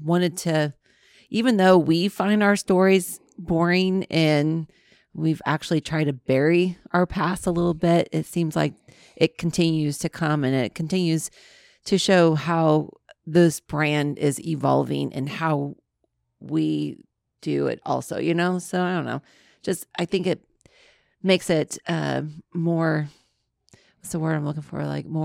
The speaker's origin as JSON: {"language": "English", "town": "Hillsboro", "region": "Illinois", "country": "United States", "tie": "born or raised there", "said": "So I was a farm kid, raised in Hillsboro, Illinois. We always say that we're from St. Louis, but it really is about another hour north of that for me."}